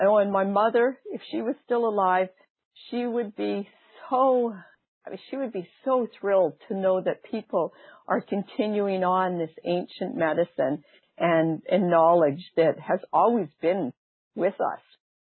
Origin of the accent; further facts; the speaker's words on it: Western Canada, Canada; now in Boston, United States; I was raised on a glacier lake, on a remote area of a glacier lake in Western Canada